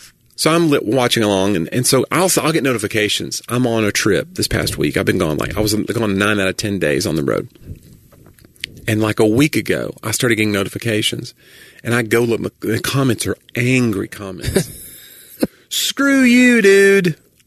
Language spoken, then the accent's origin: English; Tennessee, United States; And plus, I'm from Tennessee. Everybody makes fun of Tennessee. We're all hillbillies.